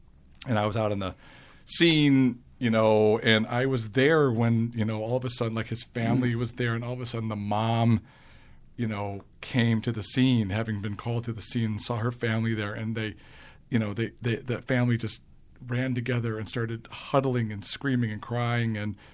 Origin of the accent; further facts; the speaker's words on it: Chicago, Illinois, United States; I grew up in Chicago.